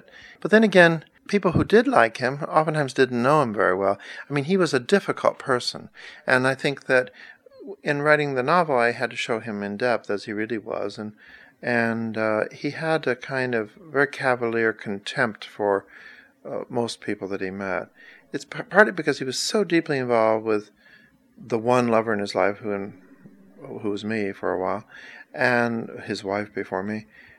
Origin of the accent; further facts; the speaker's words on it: Texas, United States; whereas I'm white trash from Texas.